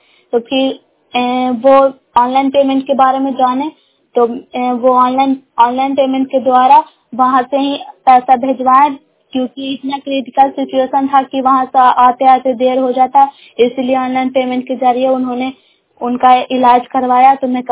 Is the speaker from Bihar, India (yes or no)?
yes; Bihar, India; ग्राम बैरीगंज postman क्रोता जिला नालंदा की निवासी हूँ